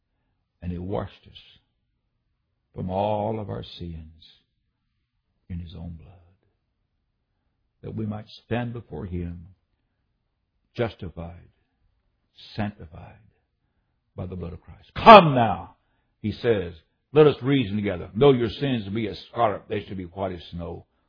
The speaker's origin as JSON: {"language": "English", "region": "West Virginia", "country": "United States", "tie": "born or raised there", "also_born_or_lived": "Illinois", "said": "I know where I grew up in West Virginia and Southern Illinois, there's a different way in which they pronounce it."}